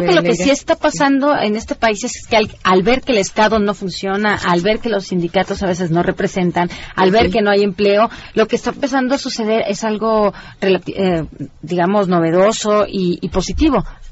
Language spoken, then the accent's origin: Spanish; Sinaloa, Mexico; Yo, por ejemplo, que soy de Sinaloa, entiendo bastante bien ese fenómeno.